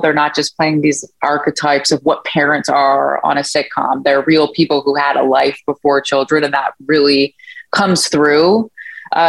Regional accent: Montreal, Quebec, Canada; I grew up in Montreal West. My parents still live there.

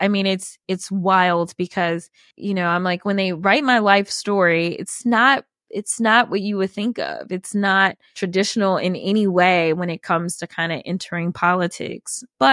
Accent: St. Louis, Missouri, United States; And growing up in St. Louis, it's not like I ever saw a Black congresswoman.

